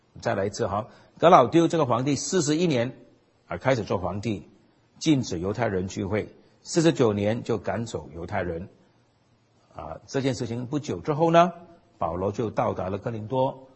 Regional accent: Hong Kong; 我的父母亲是在1949年前后到香港，所以我的确是在一个殖民地长大的。我念中学的时候，我们的学校学校的名字是伊丽莎白中学 Queen Elizabeth School

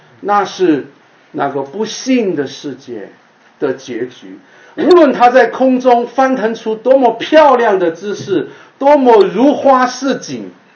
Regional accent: China; 就好像我们中国人的拜偶像说地上有皇帝天上也应该有皇帝

